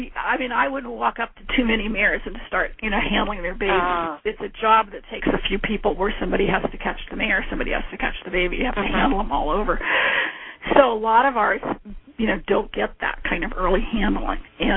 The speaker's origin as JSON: {"language": "English", "town": "San Francisco", "region": "California", "country": "United States", "tie": "born or raised there", "said": "when I was a kid, I was raised in San Francisco. I was on a hill."}